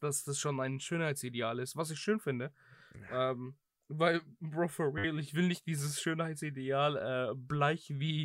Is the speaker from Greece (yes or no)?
yes; Greece; ich bin eine Person, ich komme aus Griechenland, okay?